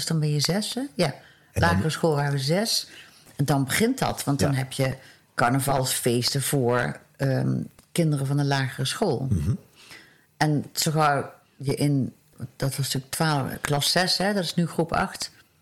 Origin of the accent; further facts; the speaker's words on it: Maastricht, Limburg, Netherlands; Inderdaad, ik kom uit Maastricht. Ik ben geboren en getogen in Maastricht. Ik ben geboren in 1955 en heb echt een heerlijke jeugd gehad in Maastricht. Maastricht was toen nog heel klein.